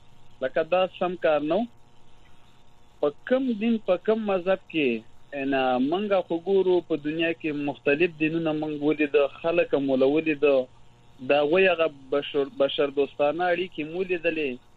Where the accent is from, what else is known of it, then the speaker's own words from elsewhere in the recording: Afghanistan; نو مونږ افغانان یو، زمونږ د ټولو افغانانو کلچر یو دی،